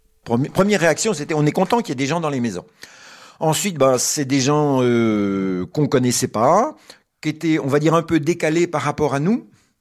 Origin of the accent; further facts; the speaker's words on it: Rennes, Brittany, France; Moi, je viens de Rennes.